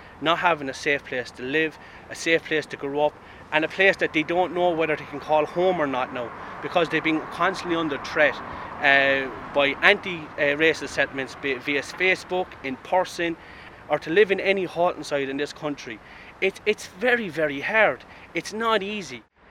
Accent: Cork, County Cork, Ireland; I work and live within the travelling community. I'm from Farnry, Cork City.

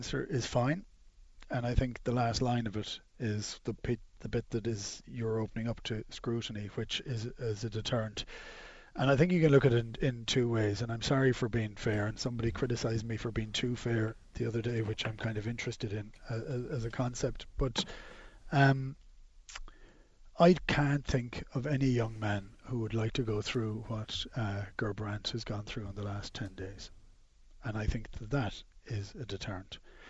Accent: Ireland; If you're to take an example as an Irishman

